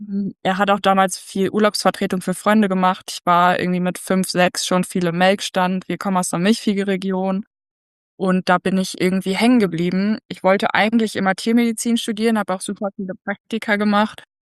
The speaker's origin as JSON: {"language": "German", "region": "North Rhine-Westphalia", "country": "Germany", "moved": "as an adult", "lives_now": "Zimbabwe", "said": "ich bin 23, ausgebildete Landwirtin. Ich komme aus NRW, studiere momentan Agrarmanagement im Fernstudium. Seit knapp über einem Jahr und ich bin 2024 nach Simbabwe ausgewandert."}